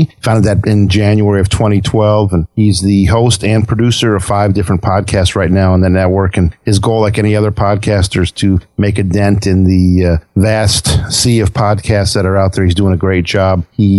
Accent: Wisconsin, United States; Growing up in Wisconsin.

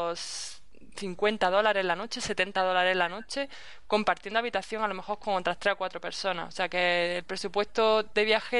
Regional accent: Spain; now in Canada; nosotros que venimos de España, y bueno, España tiene una naturaleza muy interesante también.

